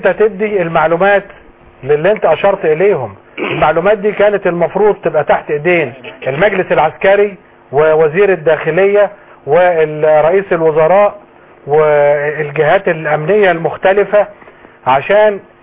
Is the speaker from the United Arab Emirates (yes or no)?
no; Egypt; احنا كمصريين وشرقيين ومسلمين